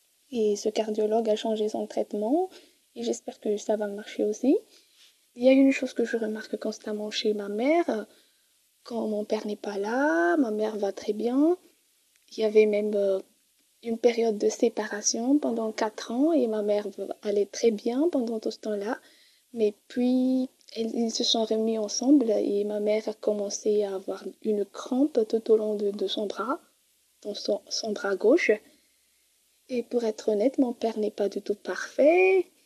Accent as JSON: {"language": "French", "country": "Madagascar", "said": "Je viens de Madagascar, de la ville de Fenaranjou."}